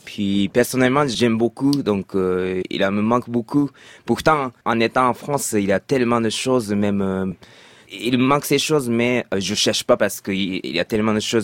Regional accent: Kanagawa, Japan; Je viens de Kanagawa, c'est juste à côté de Tokyo.

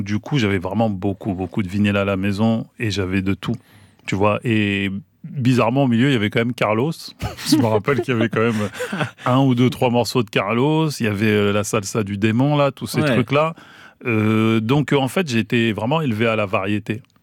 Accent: Maisons-Alfort, Île-de-France, France; j'ai grandi donc à Maisons-Alfort

